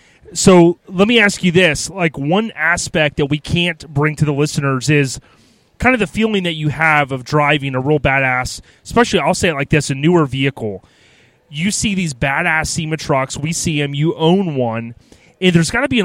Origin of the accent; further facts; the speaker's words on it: Florida, United States; Now, I'm from Florida.